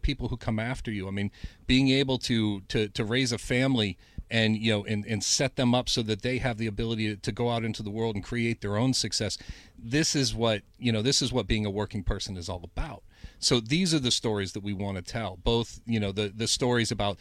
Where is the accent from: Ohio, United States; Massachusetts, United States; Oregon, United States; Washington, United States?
Ohio, United States; Toledo; We'll make a stop in Toledo, Ohio. That's where I grew up. I'm a Toledo kid. You know, it's my hometown.